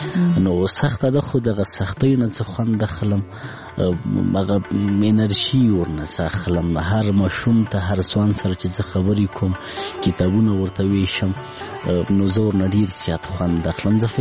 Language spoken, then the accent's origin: Pashto; Laghman, Afghanistan; زه په لغمان کې پیدا شوم، په لغمان کې رالوی شوم، خوانسی مې په لغمان کې لوستې،